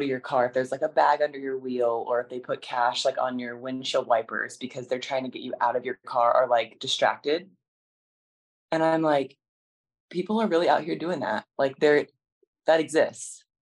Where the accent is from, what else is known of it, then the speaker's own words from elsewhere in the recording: McAlester, Oklahoma, United States; I grew up I was born in McAllister. My sister and my father were born in Seminole, Oklahoma, like really small town.